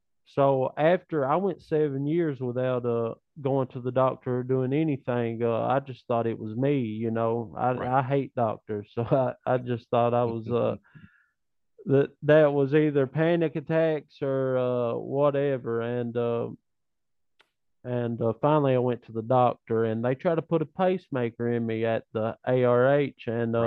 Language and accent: English; Hazard, Kentucky, United States; also born or lived in Martin; I was born in Martin. Well, that's sort of Floyd County, but I was raised in Hazard, Kentucky, and really raised where the Fugit area is.